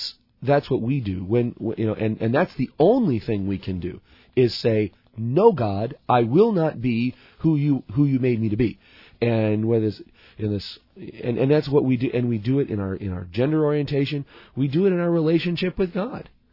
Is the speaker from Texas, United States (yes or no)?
no; Illinois, United States; Now, I'm from Illinois, 70 is never legal.